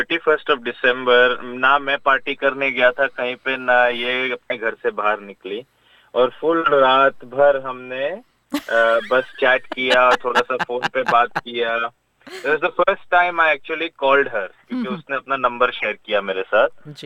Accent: Gujarat, India; मैं गुजराती हूँ

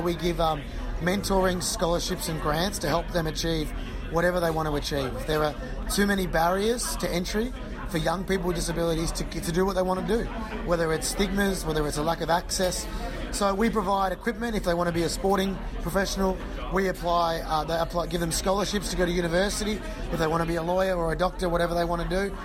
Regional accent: Australia; I'm from Australia where obviously we love sport.

